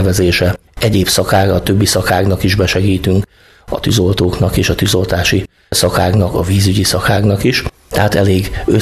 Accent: Kiskunhalas, Bács-Kiskun, Hungary; 1977-ben születtem Kiskunhalason, itt nőttem föl, Fazekas Gábor utcai általános iskolába jártam

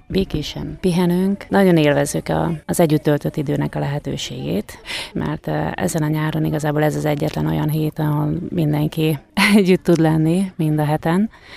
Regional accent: Bene, Zakarpattia Oblast, Ukraine; Mi Kárpátaljáról származunk, Beregszász mellett a kisfaluba Benéből. Ez Tiszabecsi és Beregsorány közötti határátkelőnél található ez a hely.

